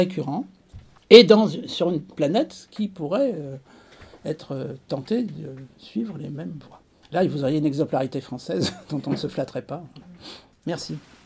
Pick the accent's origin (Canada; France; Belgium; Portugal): France; en tant que Français, je ne pense pas que je changerai de nationalité.